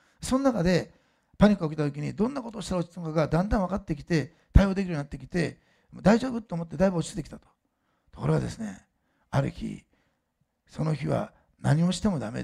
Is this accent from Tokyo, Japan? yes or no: no; Osaka, Japan; 道に乗ってこう手を置いてる人は大阪の人ではないんです。今は知りませんよ。昔はそうだったんで、私そこで育ったんですね。